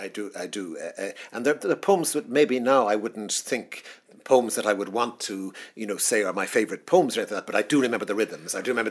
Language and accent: English; Dublin, Leinster, Ireland; also born or lived in West of Ireland; I was born and raised in Dublin, though I spent a fair deal of my youth in the West too